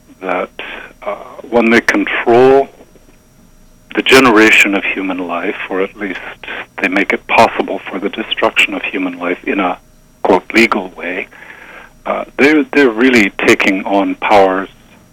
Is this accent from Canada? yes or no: yes; Canada; I'm a Canadian, we've been living with this longer than you have